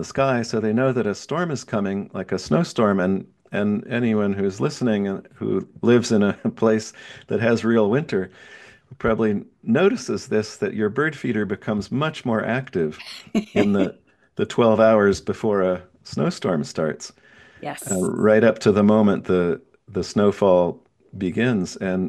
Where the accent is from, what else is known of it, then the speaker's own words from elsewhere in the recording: Connecticut, United States; when I was growing up in Connecticut in the 1970s, robins were actually really rare in the winter then.